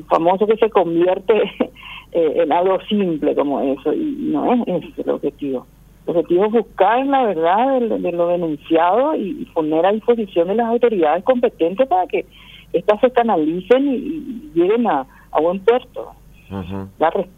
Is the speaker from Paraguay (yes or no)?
yes; Paraguay; lo que queremos como paraguayos